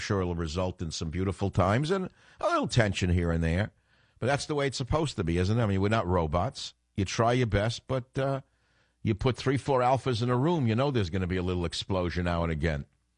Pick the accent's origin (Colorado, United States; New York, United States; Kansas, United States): New York, United States; Queens; I grew up on Utopia Parkway in Queens, New York, in an attached house